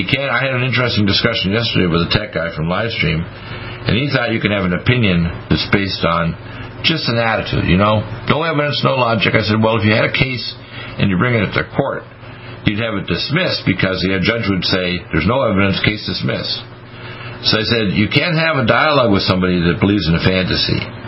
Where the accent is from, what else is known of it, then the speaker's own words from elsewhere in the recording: Detroit, Michigan, United States; born there; also born or lived in Dartmouth, Nova Scotia; from my school in Dartmouth, Nova Scotia, because I'm an American born in Detroit